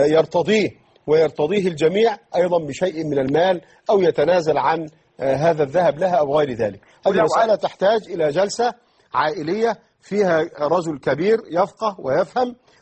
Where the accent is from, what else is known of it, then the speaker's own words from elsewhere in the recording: Egypt; عندنا في مصر الآن